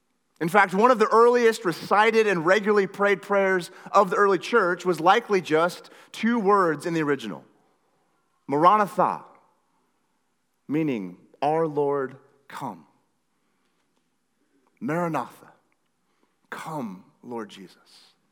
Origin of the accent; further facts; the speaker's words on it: Washington, United States; Now, I grew up in Northwest Washington. Some of you already know that.